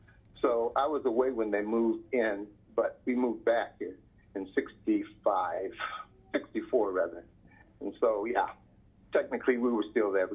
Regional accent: the South, United States; Well, I grew up in an unusual situation in the South. I grew up in a segregated town.

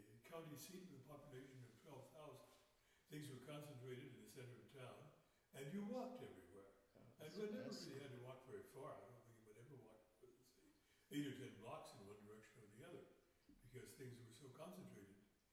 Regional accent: Denton, Texas, United States; born there; I was born in the North Texas town of Denton in September 1934. That's just a few miles north of Dallas.

